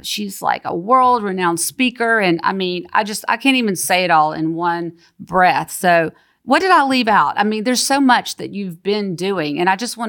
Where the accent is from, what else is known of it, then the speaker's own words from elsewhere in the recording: Georgia, United States; First of all, we grew up together in South Georgia.